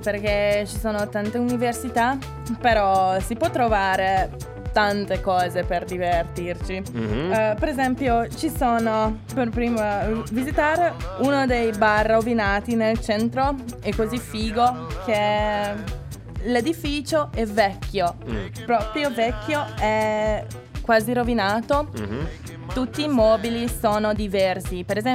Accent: Buda, Budapest, Hungary; Italian is a second language; Io non volevo. Sono da Buda.

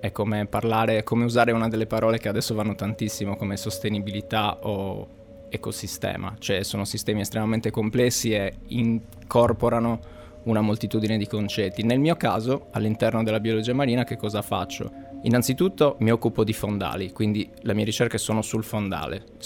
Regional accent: Cagliari, Sardinia, Italy; Sono cagliaritano dalla nascita e ho vissuto tutta la mia vita pressoché a Cagliari, o perlomeno avendo Cagliari come base.

